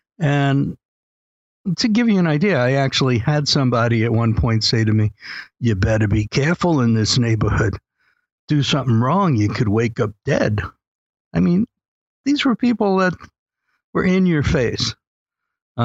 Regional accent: New York City, New York, United States; I almost said growing up in New York City. Clearly, I haven't grown up, but I was much younger then in New York City, in Brooklyn.

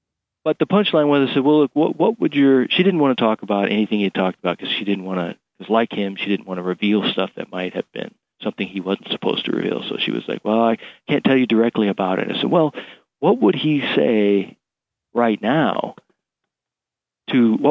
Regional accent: Billings, Montana, United States; I was raised in Billings, Montana. And I went to Billings Senior High.

